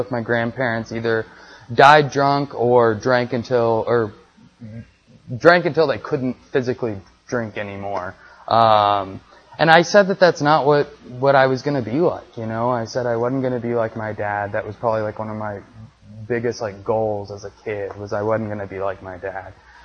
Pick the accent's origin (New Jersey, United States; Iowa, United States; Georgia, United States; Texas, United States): Georgia, United States; Marietta; also born or lived in Atlanta, United States; And so I was born here in Atlanta in Piedmont Hospital. I grew up in Marietta.